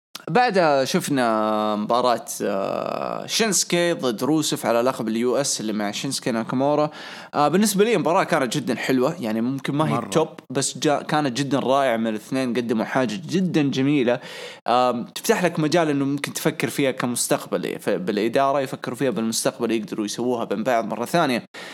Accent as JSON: {"language": "Arabic", "country": "Saudi Arabia", "said": "ويكون عندنا في السعودية وبالضخامة دي"}